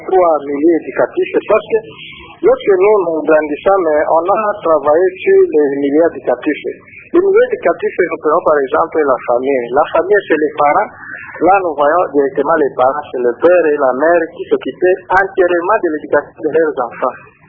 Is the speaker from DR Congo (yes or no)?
yes; Mbundu, DR Congo; ça a quel impact dans une école qui se trouve, par exemple, chez moi, à Mbundu, où on n'a jamais vu la télévision